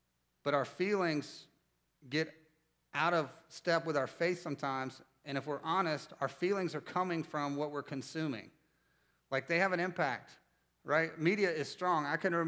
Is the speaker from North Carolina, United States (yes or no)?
yes; Winston-Salem, North Carolina, United States; I don't know where I come from Winston-Salem. The way I grew up